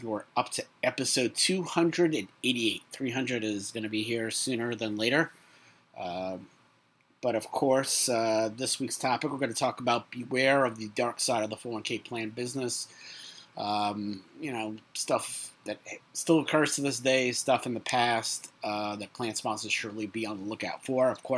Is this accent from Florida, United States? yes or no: no; New York City, New York, United States; now in Long Island, United States; I grew up in New York City, obviously 70s, 80s, until 97. It's funny, I kind of lived more than half my life now here in Long Island, and I still consider myself a city kid.